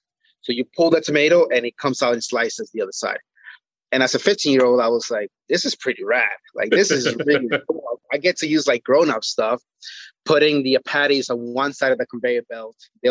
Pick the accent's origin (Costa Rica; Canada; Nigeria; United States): Costa Rica; traditionally, back in Costa Rica. My family would gather around every Sunday.